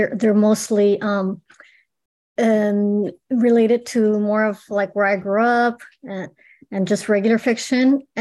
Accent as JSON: {"language": "English", "town": "El Paso", "region": "Texas", "country": "United States", "tie": "born or raised there", "said": "A huge part of me is, you know, my culture, growing up in the Mexican American barrio of El Paso."}